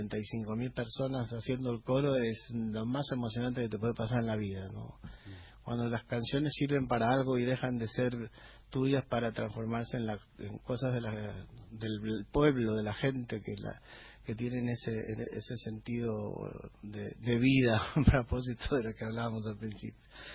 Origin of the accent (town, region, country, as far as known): Buenos Aires, Argentina; born there